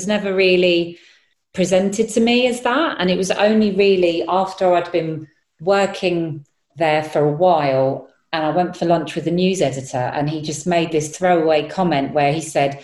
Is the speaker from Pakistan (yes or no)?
no; Southgate, London, United Kingdom; I just thought, well, I'm from Southgate. I'm, you know, that's where I'm from. I grew up in London. I'm British.